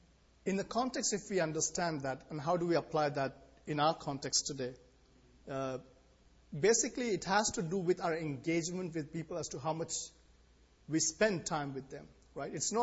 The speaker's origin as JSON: {"language": "English", "country": "India", "tie": "born or raised there", "said": "I grew up in India. I come from there. You know, I have a Christian worldview that's there."}